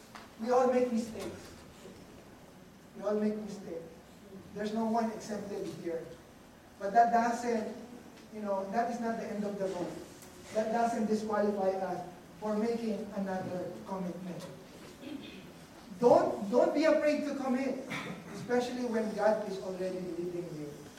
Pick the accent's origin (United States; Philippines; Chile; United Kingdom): Philippines; first language tl; English is a second language; You know, let me say this in my native tongue.